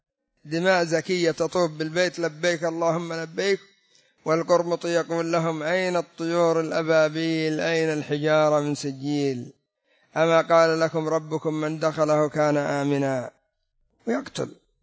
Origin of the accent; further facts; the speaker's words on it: Yemen; بل أن يكون من أبوين يمنيين عندنا في اليمن